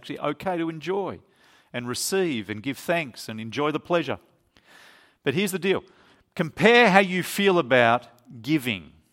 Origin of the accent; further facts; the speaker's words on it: Australia; And I'm an Australian. Australians like good coffee.